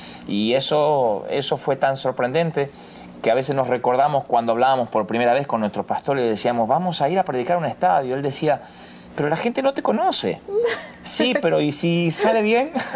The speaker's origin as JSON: {"language": "Spanish", "country": "Argentina", "tie": "born there", "said": "los dos nacimos muy pobres en la Argentina ya de los de finales de los 60."}